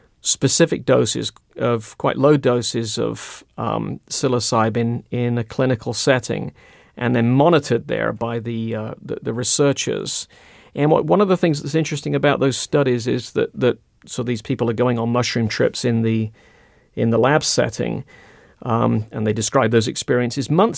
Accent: England, United Kingdom; So I grew up in England in the 1960s, and I was quite profoundly asthmatic as a kid.

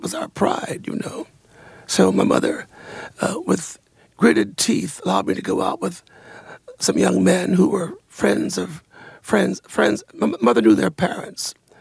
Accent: Danville, Illinois, United States; Well, in Danville at that time, there were two sections of town that allowed Negroes to buy or to rent property.

